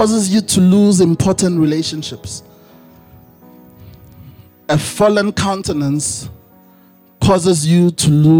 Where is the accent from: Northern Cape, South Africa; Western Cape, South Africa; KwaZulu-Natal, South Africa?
KwaZulu-Natal, South Africa; Pietermaritzburg; When we were growing up in Pietermaritzburg, we had a neighbor